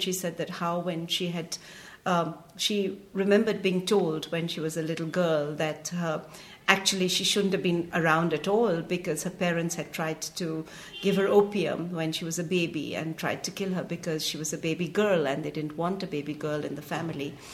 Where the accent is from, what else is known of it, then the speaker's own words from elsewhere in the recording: Punjab, India; also born or lived in Haryana; Because I grew up in Punjab and in Haryana, my father was in the police and we used to be transferred around a lot.